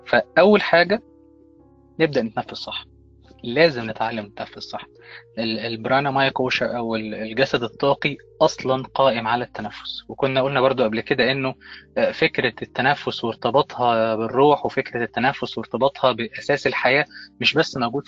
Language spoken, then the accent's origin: Arabic; Egypt; عشان أنا كمصري طبعا إحنا اللي ابتكرنا الدراما العربية